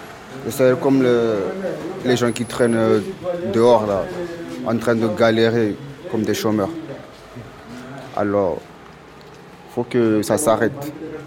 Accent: Mayotte, France; born there; c'est ma mère et mon père qui vivent là-bas. Mm-hmm. Mais moi, je suis né à Mayotte, du coup, je me considère comme l'un des leurs.

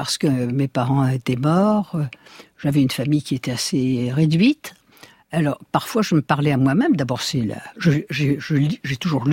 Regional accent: France; je suis française. J'ai des origines russes, mais je me sens française jusqu'à la moelle des os.

